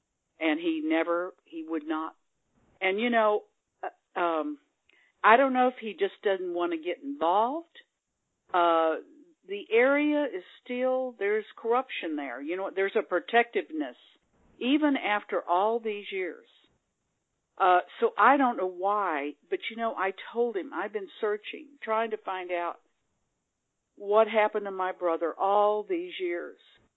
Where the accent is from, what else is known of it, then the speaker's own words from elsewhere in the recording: Rockport, United States; We grew up here in Rockport, David and I did.